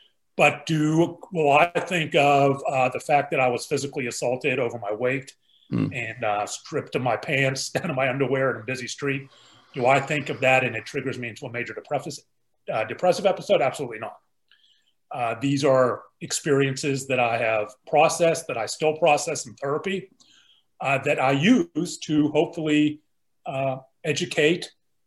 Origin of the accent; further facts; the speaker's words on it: Pittsburgh, Pennsylvania, United States; now in Dallas, United States; I live in Dallas, Texas, non-practicing lawyer. I no longer practice. I grew up in Pittsburgh, PA.